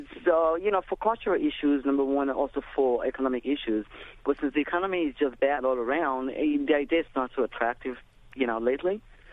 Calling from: Nigeria; because I'm from Nigeria, and it's very common in my culture as well

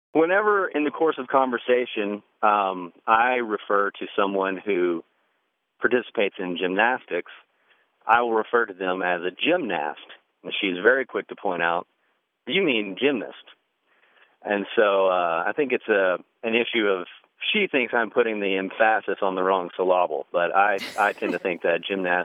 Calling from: Fort Worth, Texas, United States; Fort Worth, Texas.

